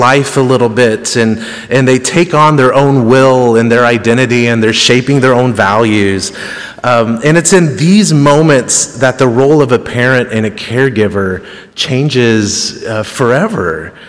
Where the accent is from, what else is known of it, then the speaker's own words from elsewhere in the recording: Hannibal, Missouri, United States; And I am mostly from Hannibal my whole life. I've done a couple stints elsewhere, but I was raised here.